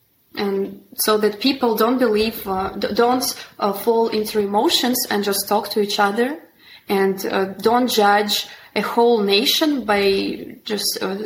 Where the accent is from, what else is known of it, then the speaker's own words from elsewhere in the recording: Russia; English is a second language; now in Georgia; I'm from Russia, but 5 months ago, I moved to Georgia, and now I live here